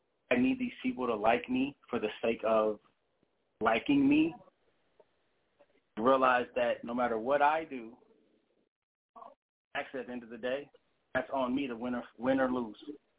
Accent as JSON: {"language": "English", "town": "San Jose", "region": "California", "country": "United States", "tie": "born or raised there", "said": "I'm from San Jose, California. Born and raised, South"}